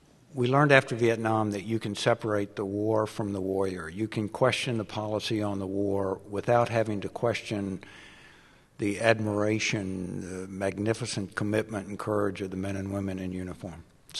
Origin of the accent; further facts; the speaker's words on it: Kentucky, United States; And I'm from Kentucky, and we struggle with English.